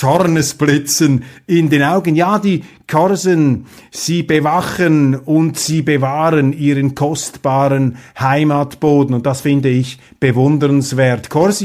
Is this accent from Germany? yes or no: no; Switzerland; Mir fehlt wohl als Schweizer auch das, ja, das ursprüngliche Verständnis für diesen, nennen wir es, sympathischen Größenwahn unserer französischen Freunde